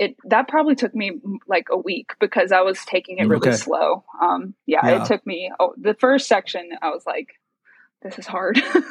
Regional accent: Georgia, United States; Well, you know, it's my home state, but I couldn't pick.

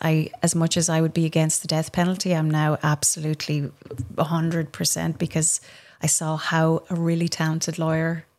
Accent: Ireland; And I'd say, I'm a conductor and I'm Irish. Of course I have terrible poker face. We speak with our faces, you know?

